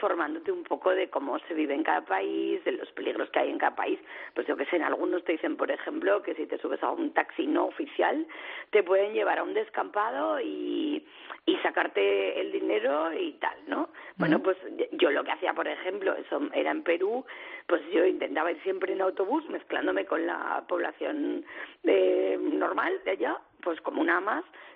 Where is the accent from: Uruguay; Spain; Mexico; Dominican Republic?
Spain; Zaragoza, Aragon; also born or lived in Barcelona; me fui a estudiar a Bilbao, yo soy de Zaragoza, y me fui a estudiar a Bilbao